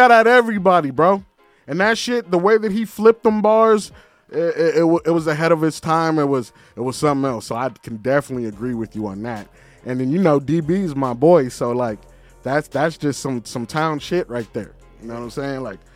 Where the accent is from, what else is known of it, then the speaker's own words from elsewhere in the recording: Chicago, Illinois, United States; Man, I'm a Blaxican from Chicago. My mama black, my daddy Mexican, dog. From Chicago, though, so it's a little different flavor.